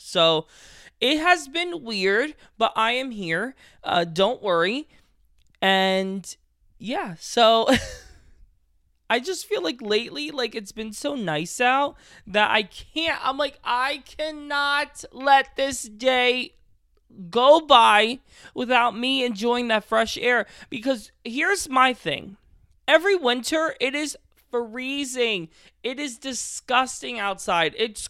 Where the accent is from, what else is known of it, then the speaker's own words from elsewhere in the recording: New Jersey, United States; I did want the Eagles because I am from Jersey, and I always just go to whoever's closest.